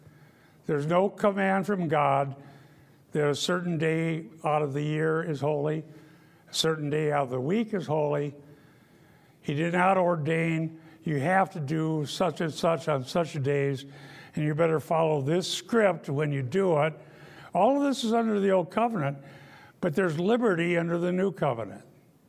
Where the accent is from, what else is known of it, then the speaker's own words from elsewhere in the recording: Iowa, United States; I grew up in Dutch Reformed Northwest Iowa, and they had holy days.